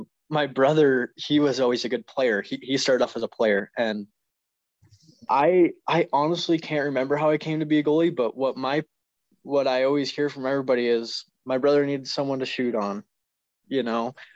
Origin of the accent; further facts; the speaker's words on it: Havre, Montana, United States; I'm closer to the border than I am my hometown. It's the closest hometown everybody knows here. And Montana. It's Havre.